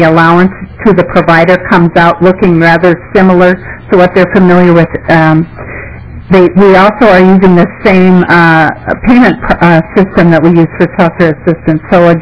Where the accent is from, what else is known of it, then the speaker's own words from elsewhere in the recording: Minnesota, United States; I am from Hennepin County.